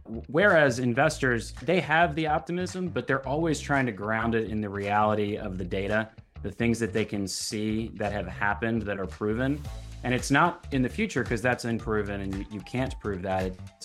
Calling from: Annapolis, Maryland, United States; I am calling from Annapolis, Maryland. I'm based right outside of DC with my wife and two young girls.

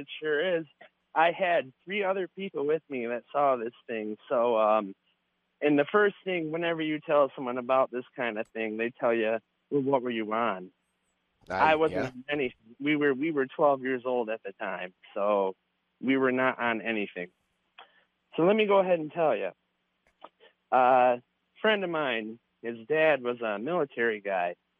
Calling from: Grand Rapids, Michigan, United States; Calling from Grand Rapids, Michigan.

